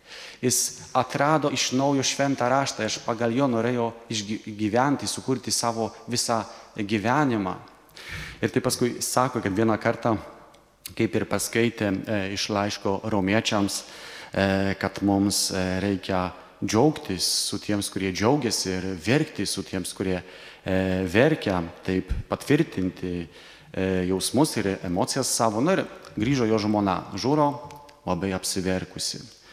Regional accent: Poland; Lithuanian is a second language; aš esu iš Lenkijos, tai dar mokausi lietuvių kalbos

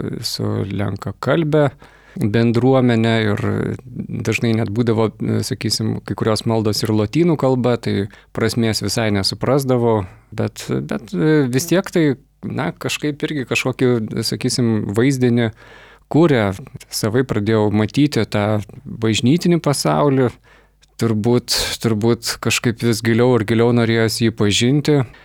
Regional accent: Vilnius, Vilnius County, Lithuania; Gimiau čia Vilniuje, čia augau, čia mokiausi.

